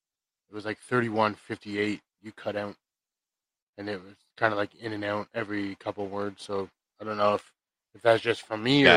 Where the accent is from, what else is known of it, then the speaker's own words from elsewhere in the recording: Canada; but still, like, you think being a Canadian, you think you would cheer for